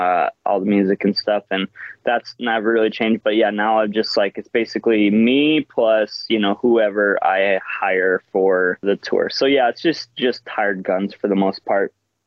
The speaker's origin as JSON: {"language": "English", "region": "South Dakota", "country": "United States", "said": "So, you know, we're from South Dakota. Can't just drive straight to the New England area."}